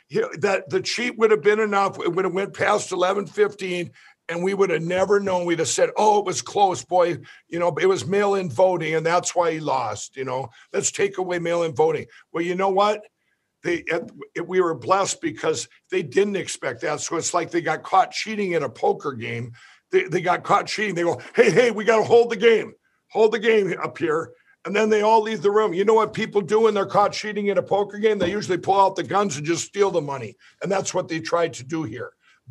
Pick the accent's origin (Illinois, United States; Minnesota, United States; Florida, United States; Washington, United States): Minnesota, United States; No, I think they learned from the horrible decisions made with my home state of Minnesota by our governor and mayor of Minneapolis